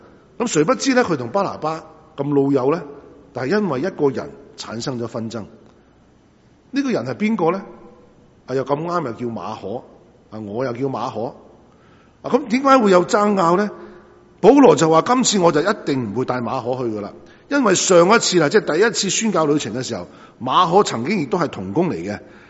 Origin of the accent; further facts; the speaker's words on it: Guangdong, China; 特別我哋廣東人啊乜都食㗎嘛